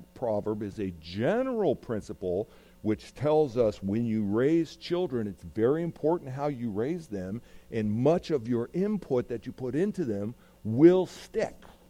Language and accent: English; California, United States; I'm from California, so I really can't think of anything to say.